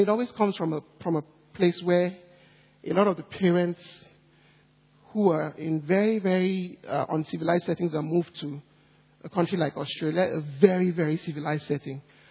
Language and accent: English; Nigeria; born there; also born or lived in Singapore; I'm a probably fifth culture kid, and I'll explain why. I was born in Nigeria.